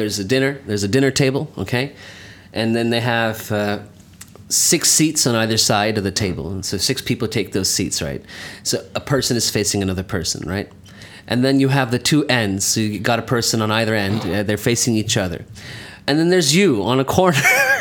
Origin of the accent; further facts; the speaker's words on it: Pakistan; We're Pakistani. We always have somebody that sings